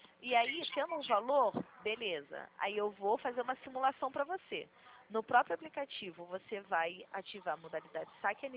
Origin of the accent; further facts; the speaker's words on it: Rio de Janeiro, Brazil; Sou do Rio.